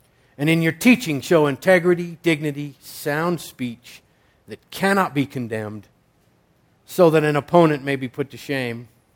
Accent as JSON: {"language": "English", "country": "United States", "tie": "born or raised there", "said": "Growing up in America, we all have a preconceived idea of slavery."}